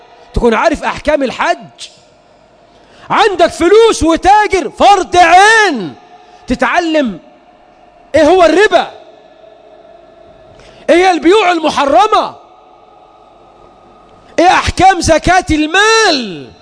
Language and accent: Arabic; Egypt; بلدنا مصر